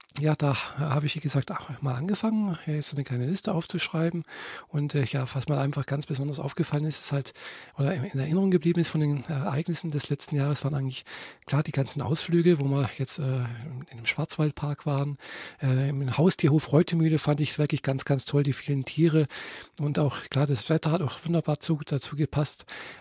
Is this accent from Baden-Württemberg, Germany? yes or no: yes; Friedrichshafen, Baden-Württemberg, Germany; born or raised there